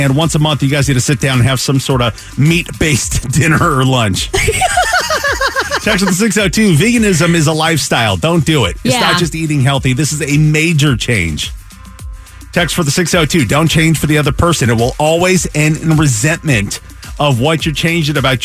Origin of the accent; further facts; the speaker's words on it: Seattle, Washington, United States; we grew up in the Pacific Northwest. I grew up in the Seattle area.